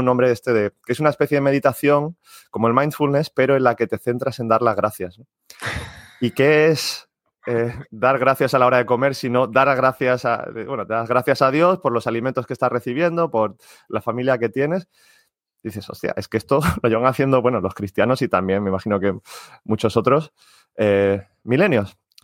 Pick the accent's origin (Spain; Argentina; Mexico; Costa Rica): Spain; Marbella, Andalusia; now in Germany; yo soy de Málaga, bueno, de Marbella concretamente, y hace 15 años desde que salí, ahora vivo en Alemania